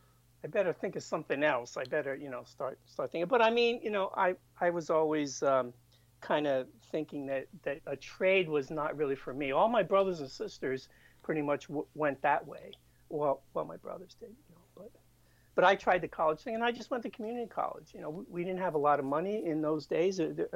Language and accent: English; Pennsylvania, United States; moved away as an adult; now in California, United States; parents moved back to Eastern Pennsylvania when I was like two or three or something like that. So I was raised in Pennsylvania, and I only came out here to California in the late 90s.